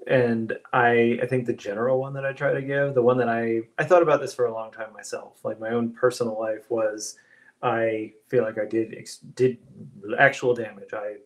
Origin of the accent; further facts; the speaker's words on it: Florida, United States; now in Baltimore, United States; I grew up in Florida, and it almost felt like some kind of outlier pioneer thing, like Alaska or Texas or something. But now that I live in Baltimore